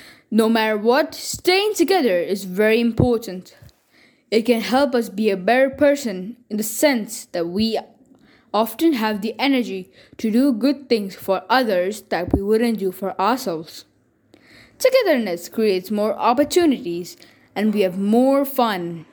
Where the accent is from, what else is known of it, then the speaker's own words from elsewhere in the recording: India; from India